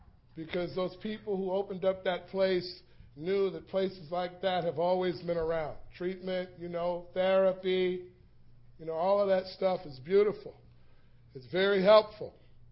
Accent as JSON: {"language": "English", "town": "Los Angeles", "region": "California", "country": "United States", "tie": "born or raised there", "said": "I grew up in the Jordan Downs Housing Projects, which is a little community over on the other side of this one."}